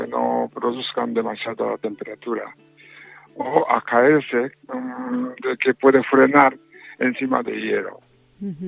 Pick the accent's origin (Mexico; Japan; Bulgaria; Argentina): Japan; now in Spain; Vengo de Japón y después de haber estado en Estados Unidos casi un año de estudio mío.